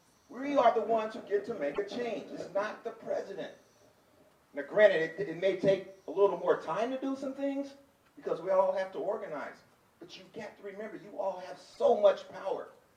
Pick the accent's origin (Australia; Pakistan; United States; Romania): United States; Kansas City, Missouri; I did not grow up here, but I grew up in Kansas City, Missouri. All right, and it has its own history.